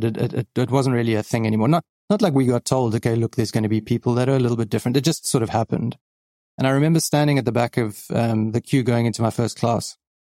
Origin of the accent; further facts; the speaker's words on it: Johannesburg, Gauteng, South Africa; now in Cape Town, South Africa; Grew up in Johannesburg, which is sort of one of the biggest cities in South Africa itself. And in 2010, I moved. Well, I studied, did a whole bunch of things up in Johannesburg. And 2010, I moved down to Cape Town, and that's where I live at the moment.